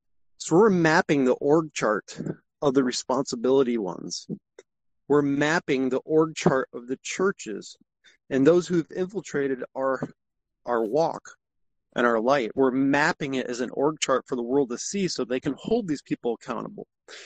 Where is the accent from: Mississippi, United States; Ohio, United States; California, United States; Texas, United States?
Ohio, United States; also born or lived in Michigan; I'm from Ohio, but I'm also from Michigan.